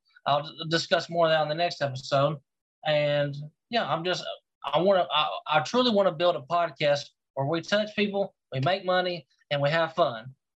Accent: Knoxville, Tennessee, United States; I am from Knoxville, Tennessee.

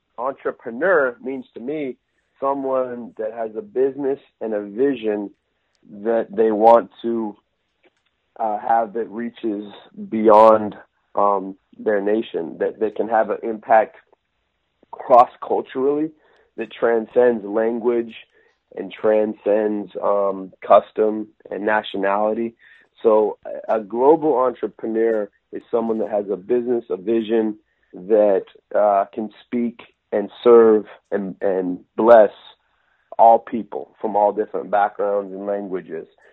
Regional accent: Portland, Oregon, United States; And you know, I was born in Portland, Oregon. I'm from the Pacific Northwest.

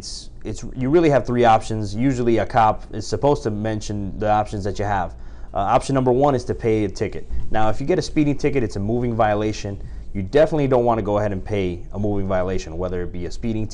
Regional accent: Hialeah, Florida, United States; As far as my background, I grew up in Dade County, Hialeah, Miami Lakes area. Went to school locally, went to Florida International University for my first 4 years of college.

